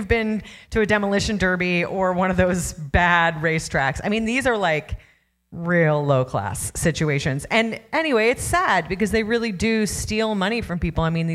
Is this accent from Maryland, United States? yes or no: no; Ohio, United States; I grew up in Ohio and I've been to a lot of, although these are not wealthy horse races.